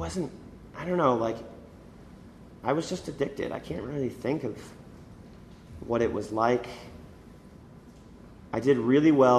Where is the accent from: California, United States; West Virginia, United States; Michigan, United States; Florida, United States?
California, United States; San Francisco; born there; now in New York, United States; I went out west for college. I was born in San Francisco, so I kind of missed the West Coast.